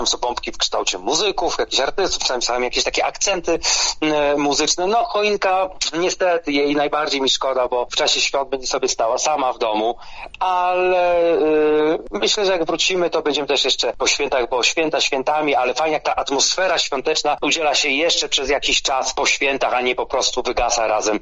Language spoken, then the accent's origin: Polish; Ostrołęka, Masovian Voivodeship, Poland; Jest to Olsztyn, Gdańsk, jestem z Ostrołęki.